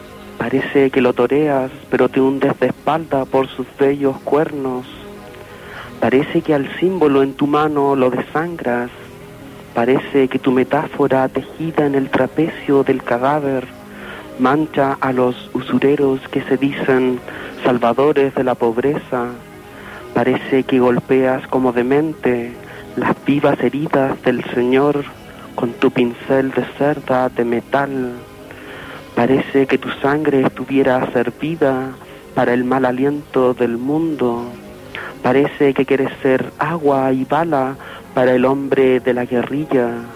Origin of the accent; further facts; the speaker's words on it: San Bernardo, Santiago Metropolitan Region, Chile; Yo soy de San Bernardo.